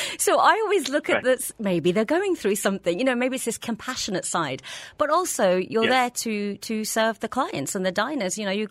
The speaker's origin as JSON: {"language": "English", "region": "England", "country": "United Kingdom", "tie": "born or raised there", "said": "growing up in England"}